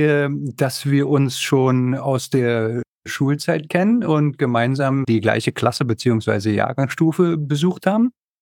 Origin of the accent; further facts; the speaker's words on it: Berlin, Germany; als Berliner muss ja Hertha sein.